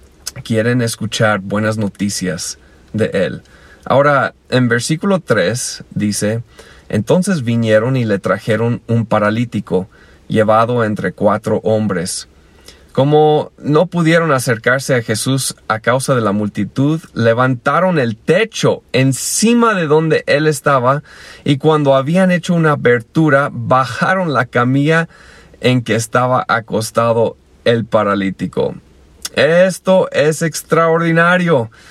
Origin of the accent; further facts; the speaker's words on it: Pátzcuaro, Michoacán, Mexico; de Pátzcuaro.